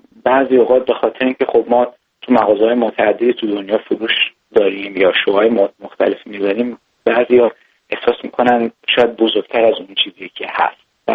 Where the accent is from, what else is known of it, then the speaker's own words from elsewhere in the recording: Iran; ما ایرانی هستیم